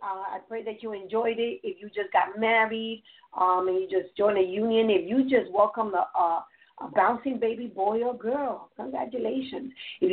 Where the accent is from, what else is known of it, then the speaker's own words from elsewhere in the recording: New York, United States; I mean, I'm from New York, so...